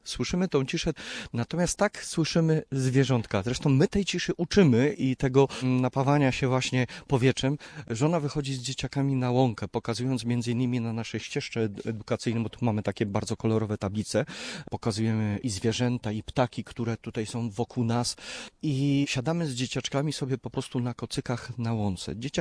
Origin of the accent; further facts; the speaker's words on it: Bytom, Silesian Voivodeship, Poland; Pochodzę z tamtych terenów, bo ja pochodzę z Bytomia, z terenu, który był najgorzej skażony, Bytom Karp, Bytom Bobrek